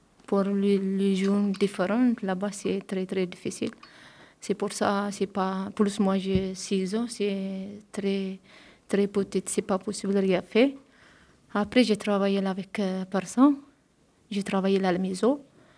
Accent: Eritrea; French is a second language; je viens d'Érythrée, j'ai 26 ans, j'ai deux garçons, j'habite à Abio. Ma famille, c'est Érythrée.

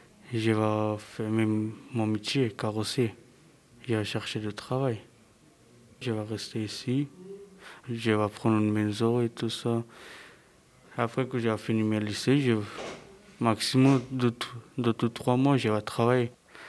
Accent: Loznica, Mačva District, Serbia; now in France; J'ai 17 années. En Serbie, j'habite à Loznica. C'est au côté Sabac.

